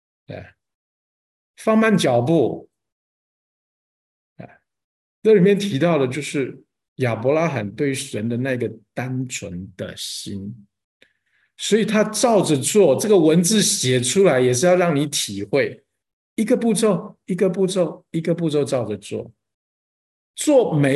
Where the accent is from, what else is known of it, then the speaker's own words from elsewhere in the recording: China; 我们中国人学数学很快的，一看就知道了。